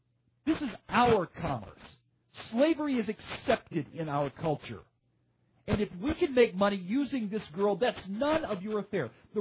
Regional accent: Alabama, United States; let's say, Pennsylvania to my home state of Alabama

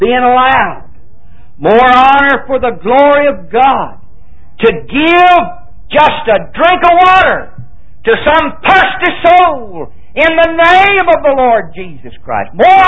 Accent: West Virginia, United States; I said, "I'm from Fairmont, West Virginia." Wasn't even from there. I was from up a hollow here somewhere, but I knew they wouldn't know the name of the hollow. So I always said, "Fairmont, West Virginia is the nearest town."

